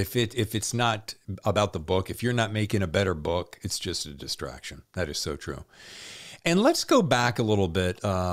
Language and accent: English; the South, United States; Yeah, you know, we grew up well in the South.